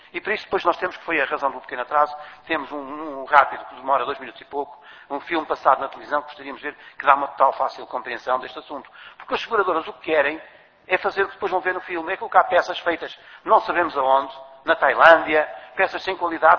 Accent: Portugal; Mas como somos portugueses, no passado não havia grande controle

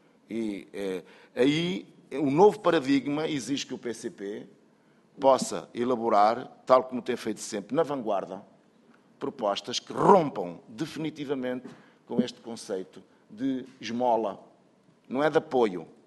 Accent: Portugal; Eu também sou português, o facto de eu viver longe da vila ou longe da cidade não quer dizer que eu não tenha direito a fruir o que os outros podem fruir.

